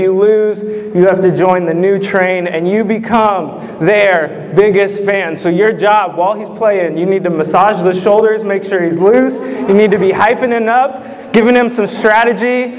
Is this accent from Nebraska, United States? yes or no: yes; Lincoln, Nebraska, United States; I am from Lincoln, Nebraska.